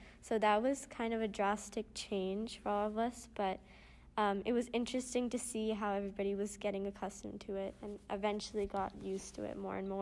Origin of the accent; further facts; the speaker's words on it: Rhode Island, United States; So I'm from the state of Rhode Island, which is the smallest state in the United States.